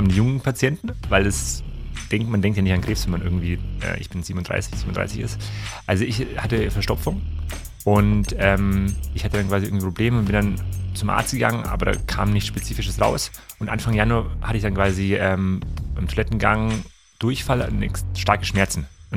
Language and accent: German; Munich, Bavaria, Germany; now in Berlin, Germany; Ich wohne seit 7 Jahren in Berlin, bin ursprünglich aus München.